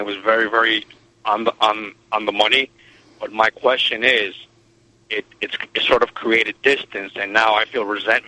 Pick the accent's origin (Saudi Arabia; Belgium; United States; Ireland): United States; Manhattan, New York; In Manhattan.